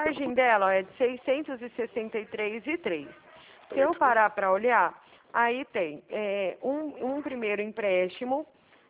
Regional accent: Araraquara, São Paulo, Brazil; eu sou de Araraquara.

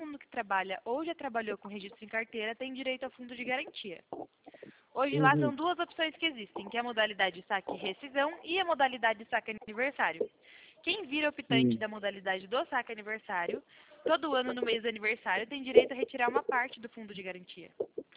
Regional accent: Sorocaba, São Paulo, Brazil; Eu sou aqui de Sorocaba, do interior de São Paulo.

